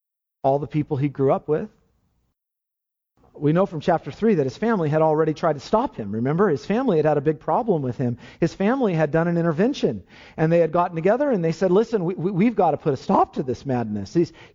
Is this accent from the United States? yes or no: yes; Lemoore, California, United States; in my little town where I grew up in Lemoore, as it's pronounced